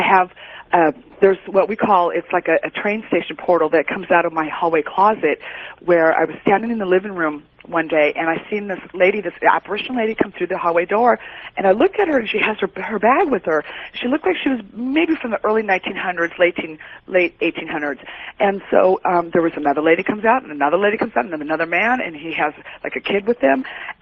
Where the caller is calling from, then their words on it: Long Beach, California, United States; This is Tuesday, and I'm calling from Long Beach.